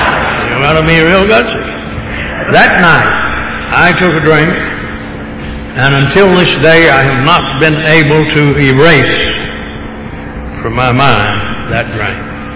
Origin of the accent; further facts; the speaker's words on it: Tyler, Texas, United States; born there; I was born in Tyler, Texas, and had no control over that.